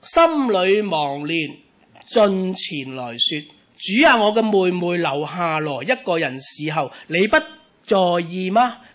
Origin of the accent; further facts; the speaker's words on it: China; 我哋中国人好中意兜个弯呢嚟做嘢噶嘛